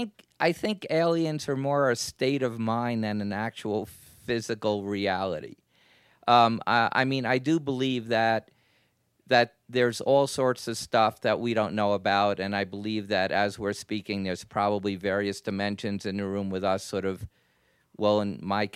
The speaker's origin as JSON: {"language": "English", "town": "New York City", "region": "New York", "country": "United States", "tie": "born or raised there", "said": "Well, you know, I grew up in New York City, and you walk around New York all day long"}